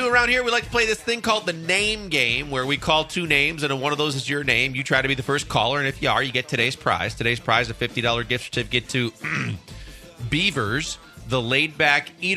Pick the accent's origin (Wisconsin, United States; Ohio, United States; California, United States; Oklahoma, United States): Wisconsin, United States; Milwaukee; cold weather city like Milwaukee, Wisconsin. It's my hometown